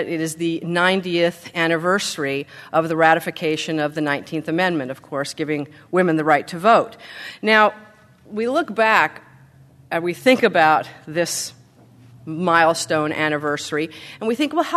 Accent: Utah, United States; Many of you know that I grew up Mormon in Utah.

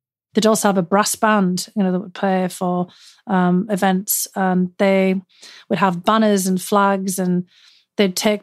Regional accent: the north of England, United Kingdom; now in United States; the United Kingdom, they'd immediately know it was from the north. I mean, obviously, over time, my accent has morphed somewhat because when I first came to the US

